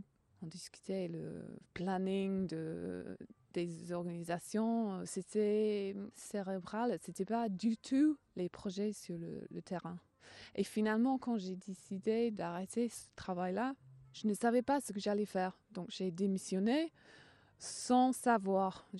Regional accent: Brighton, South East England, United Kingdom; born there; French is a second language; Oui, voilà, je suis anglaise d'origine, je suis née dans le sud-est d'Angleterre, pas loin de Londres, Brighton.

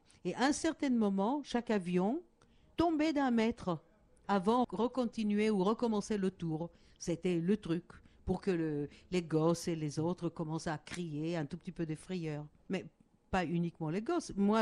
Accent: Israel; French is a second language; écoutez-moi, j'existe, je viens d'Israël et je vais vous chanter quelques chansons. J'ai un gros accent, bien sûr

